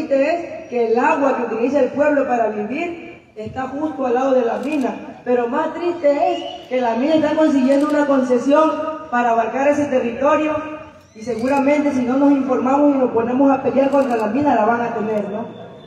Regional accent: Veracruz, Mexico; yo vengo del sur de Veracruz y vengo a hablar un poco de lo que está sucediendo allá en nuestro territorio.

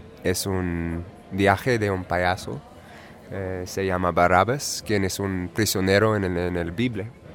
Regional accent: Brooklyn, New York, United States; Spanish is a second language; soy de Brooklyn, de Nueva York

